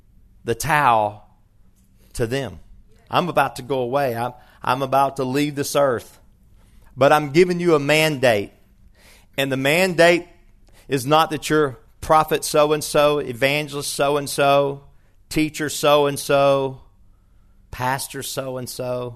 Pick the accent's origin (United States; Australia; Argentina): United States; Shreveport, Louisiana; I remember one day I was in Dallas, Texas. I was born and raised in Shreveport.